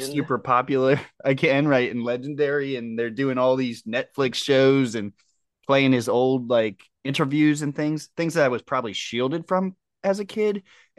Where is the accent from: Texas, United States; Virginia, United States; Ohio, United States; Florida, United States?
Ohio, United States; Canton; So I'm from Canton, Ohio. Bath, Ohio is not too far from there.